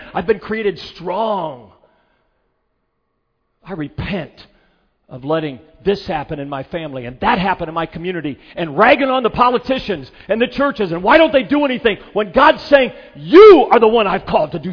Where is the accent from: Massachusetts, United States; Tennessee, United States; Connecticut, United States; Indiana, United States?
Indiana, United States; Kokomo; I've been born in Kokomo. I grew up in Kokomo. I live in Kokomo.